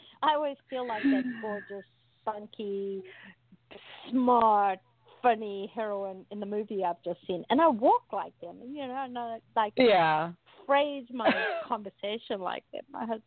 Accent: South Africa; now in United States; You know, I'm from South Africa, and when I used to call people, friends and family in South Africa, they'd all say, could you slow down? You sound so Texan.

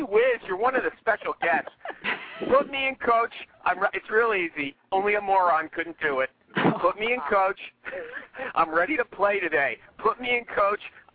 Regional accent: Canada; it's a really American song, and I'm Canadian.

